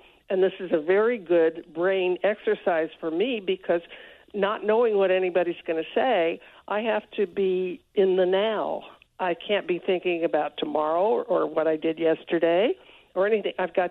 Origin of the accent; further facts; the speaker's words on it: San Antonio, Texas, United States; I was in my hometown, San Antonio.